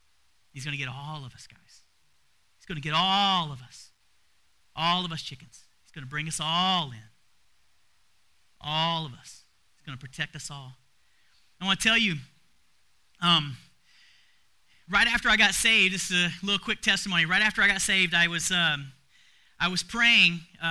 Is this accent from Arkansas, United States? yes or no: yes; Arkansas, United States; when you're growing up in Arkansas, which is, you know, the belt buckle on the Bible belt